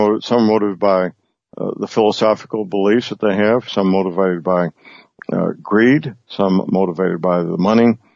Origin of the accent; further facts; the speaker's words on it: St. Louis, Missouri, United States; that has happened in my hometown in St. Louis. I'm a native St. Louisan